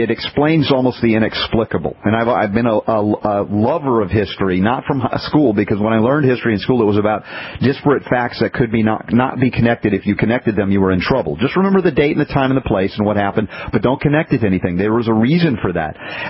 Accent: United States; I'm embarrassed as an American that we are so willing to be duped by the pharmaceutical industrial complex

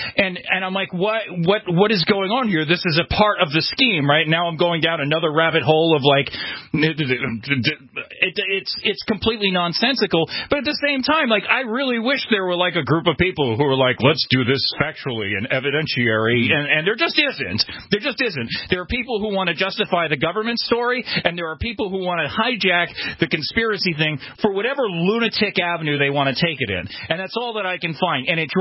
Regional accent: New York, United States; Now, I'm from New York, so you can imagine, there's a lot of 9/11 skepticism there.

